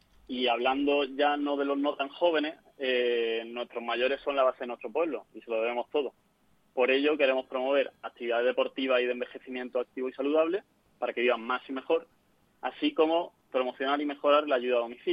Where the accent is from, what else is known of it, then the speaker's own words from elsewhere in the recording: Córdoba, Andalusia, Spain; Pues mira, yo, como saben ya mis vecinos, soy de Córdoba